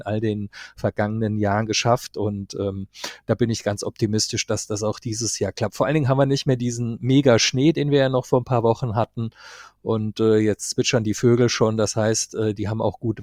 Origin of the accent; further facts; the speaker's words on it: Marburg, Hesse, Germany; Ich kann zwar nicht als Karnevalshochburg in meiner Heimatstadt Marburg glänzen